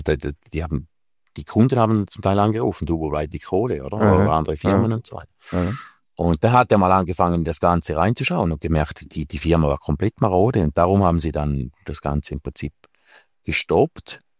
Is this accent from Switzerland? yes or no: yes; Switzerland; ich als Schweizer